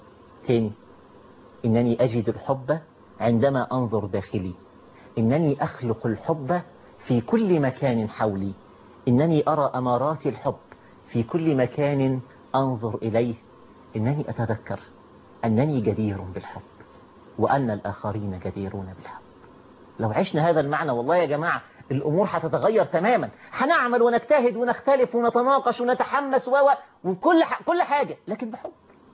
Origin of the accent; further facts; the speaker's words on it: Egypt; موجودة في قلوبنا كمصريين أو كعرب